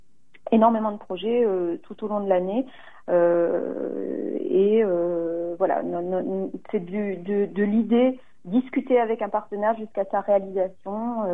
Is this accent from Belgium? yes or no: no; France; also born or lived in Japan; je suis à moitié japonaise, en fait. J'ai la double nationalité. Je suis née au Japon. J'ai passé quasiment toute mon enfance et mon adolescence en France.